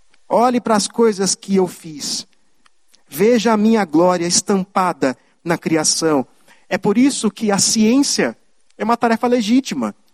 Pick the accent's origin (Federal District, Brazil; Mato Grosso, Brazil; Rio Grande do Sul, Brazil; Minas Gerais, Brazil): Mato Grosso, Brazil; Eu espero que um dia você possa visitar a minha terra, lá em Mato Grosso